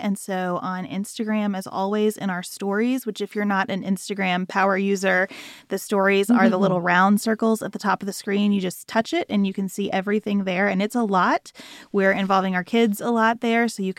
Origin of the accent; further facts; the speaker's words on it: United States; And that is something that, as an American, I just have to celebrate